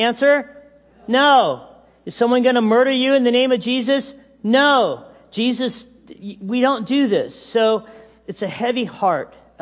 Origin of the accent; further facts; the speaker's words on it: Big Bear, California, United States; growing up in Big Bear back in the 70s